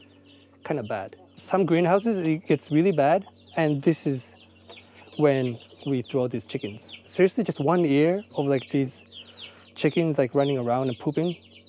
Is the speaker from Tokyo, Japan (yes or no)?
no; Hiroshima, Japan; English is a second language; And then they hear like, I'm from Hiroshima and I'm organic farmer.